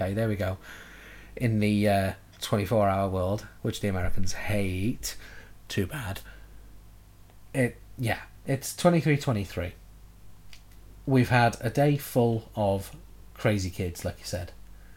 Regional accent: Cardiff, Wales, United Kingdom; Well, I'm from Cardiff. I have no manners. There are none down there.

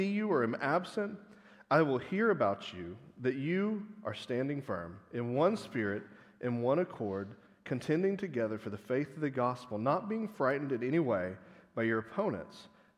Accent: Texas, United States; Now, in the South, I'm from Texas, okay, hence the orange.

